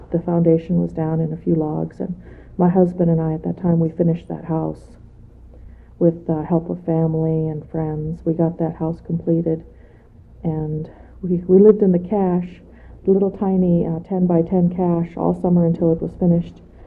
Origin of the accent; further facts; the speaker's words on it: Tanana, Alaska, United States; born there; Well, see, I was born in 1958, and I was born in Tanana. That's where all the babies were born at that time.